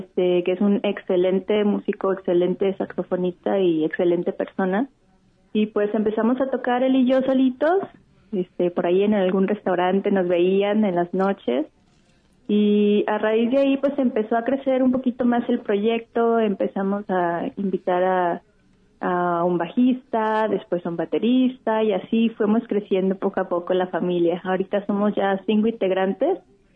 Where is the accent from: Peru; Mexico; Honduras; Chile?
Mexico; Guadalajara, Jalisco; Yo soy originaria de Guadalajara y cuando me vine a vivir aquí, pues la verdad no conocía a ningún músico